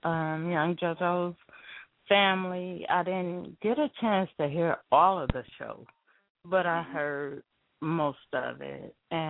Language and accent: English; Kansas City, United States; I wanted to get him off them streets because I'm from Kansas City, and it's bad there too.